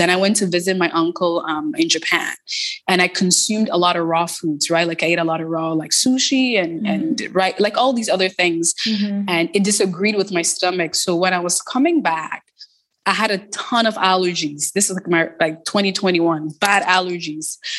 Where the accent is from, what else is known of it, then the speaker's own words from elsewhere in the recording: Toronto, Ontario, Canada; So I grew up in Toronto. I grew up in the Jane and Finch community.